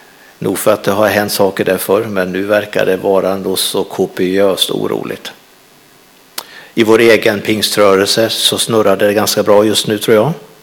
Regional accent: Flen, Södermanland, Sweden; När jag växte upp i Flen, då gick jag i mellanstadiet och högstadiet.

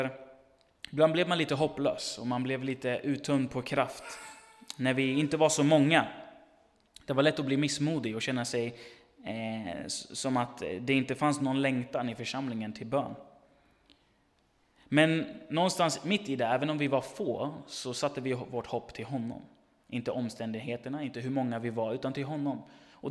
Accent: Örebro, Örebro County, Sweden; now in Gothenburg, Sweden; Jag kommer från Örebro från början.

